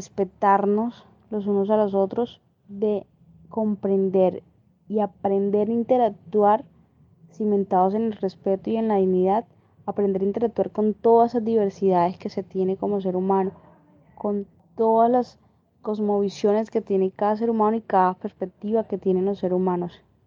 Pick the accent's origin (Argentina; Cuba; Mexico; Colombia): Colombia; la reconciliación es eso que nos falta como colombianos para construir una sociedad en paz